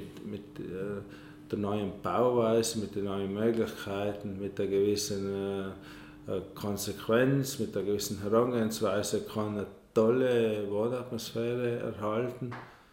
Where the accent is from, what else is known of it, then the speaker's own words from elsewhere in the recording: Reschen, Trentino-Alto Adige, Italy; ich bin ja eigentlich in Reschen aufgewachsen. Und Reschen ist ja ein typisches Dorf nach der Seestauung, wo alles neu gebaut worden ist.